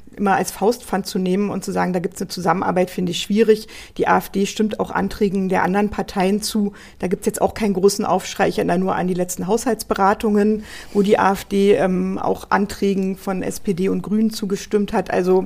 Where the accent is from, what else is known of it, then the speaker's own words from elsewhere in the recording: Berlin, Germany; tatsächlich im Krankenhaus Kaulsdorf geboren. Das liegt im schönen Bezirk Marzahn-Hellersdorf. Bin dann in Lichtenberg gegenüber vom Tierpark aufgewachsen bis zu meinem 10. Lebensjahr.